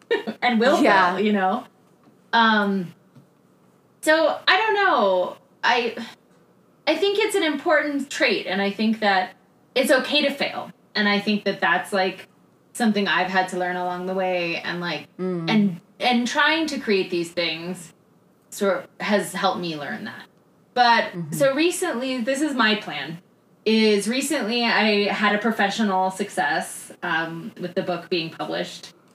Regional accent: Tucson, Arizona, United States; oh, Tucson looks cool for a Fringe. It's my hometown.

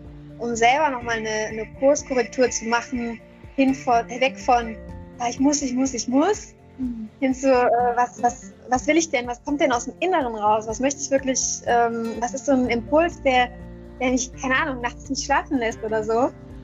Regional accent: Aachen, North Rhine-Westphalia, Germany; now in South Africa; Ich komme aus Aachen, also ich bin in Aachen geboren, bin mittlerweile schon 31

